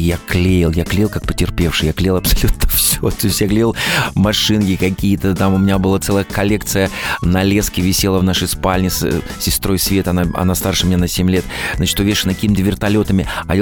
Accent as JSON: {"language": "Russian", "town": "Novosibirsk", "region": "Novosibirsk Oblast", "country": "Russia", "tie": "born or raised there", "said": "Я из Новосибирска на лето, как правило, на каникулы приезжал к бабушке."}